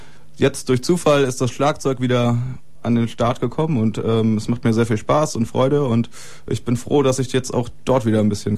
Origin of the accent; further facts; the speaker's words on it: Lüneburg, Lower Saxony, Germany; Ich komme eigentlich aus Lüneburg und habe da langwierig Musik gemacht, schon in recht frühen Jahren begonnen.